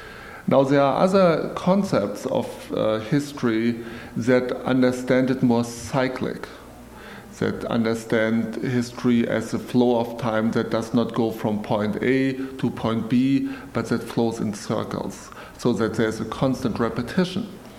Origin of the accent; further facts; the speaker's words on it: Germany; Originally, I'm from Germany.